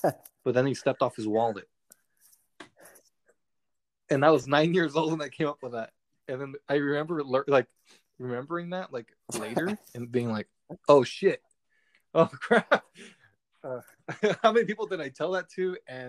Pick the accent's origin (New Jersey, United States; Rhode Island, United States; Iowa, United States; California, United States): California, United States; Highland Park; And I grew up in Highland Park before it became like super gentrified. So it was a bunch of Latino people.